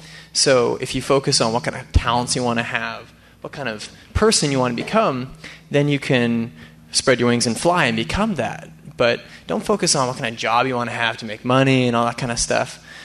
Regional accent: Saint John, New Brunswick, Canada

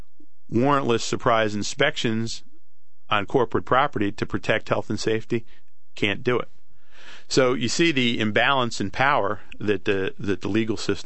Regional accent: New Jersey, United States; my experiences fighting corporate power in my home state of New Jersey

